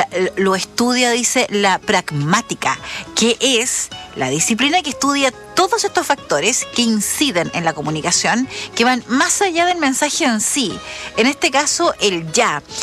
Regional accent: Valdivia, Los Ríos, Chile; No es lo mismo la gente como hablamos acá en Valdivia que como se habla en la Patagonia chilena o en el norte de Chile o en la zona central.

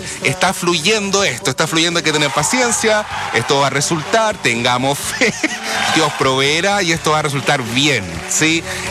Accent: Valdivia, Los Ríos, Chile; No bajé a la costanera, no quise mojarme, y eso que soy de Valdivia

